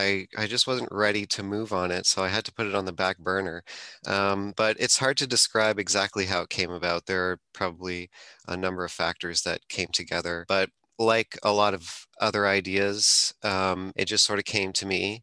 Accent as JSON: {"language": "English", "town": "Toronto", "region": "Ontario", "country": "Canada", "said": "I'm from the Toronto area, and they're from the Southern Ontario area as well."}